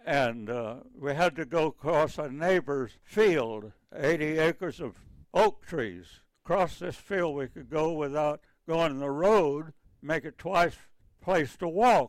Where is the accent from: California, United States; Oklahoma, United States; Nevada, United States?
Oklahoma, United States; Baker; It's about 15 miles northeast of Shawnee, Oklahoma. I was born in the hospital at Shawnee, Oklahoma.